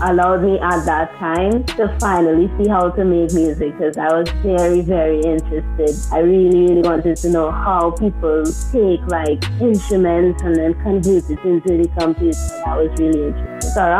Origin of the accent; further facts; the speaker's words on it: Trinidad & Tobago; So I hail from sort of country lifestyle, central Trinidad. Grew up in church, that type of thing.